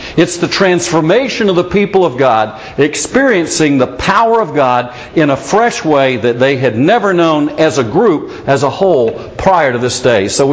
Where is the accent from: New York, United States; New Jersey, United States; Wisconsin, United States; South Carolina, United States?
South Carolina, United States; Myrtle Beach; I was raised on the Atlantic coast, moved to Myrtle Beach, South Carolina when I was 4 years old and graduated from high school there.